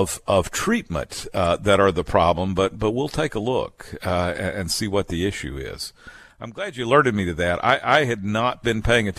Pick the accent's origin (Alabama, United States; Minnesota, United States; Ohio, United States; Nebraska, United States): Alabama, United States; Mobile; I'm not an old Oakdale boy, though I grew up in Mobile.